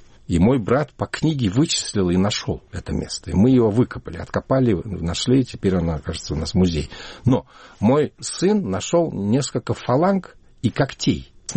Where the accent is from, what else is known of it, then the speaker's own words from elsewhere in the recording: Ulaanbaatar, Mongolia; в детстве, в Ламбаторе у нас был большой Чайна-таун